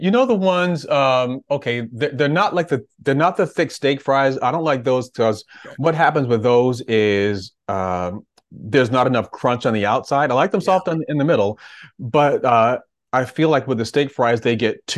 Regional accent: Connecticut, United States; also born or lived in Alabama; now in New York, United States; Well, I was born in Alabama. I grew up in Connecticut. I have now lived in New York for the majority of my life.

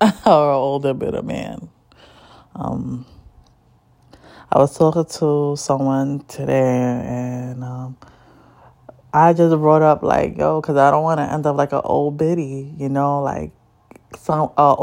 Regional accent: New York, United States; especially being a New Yorker.

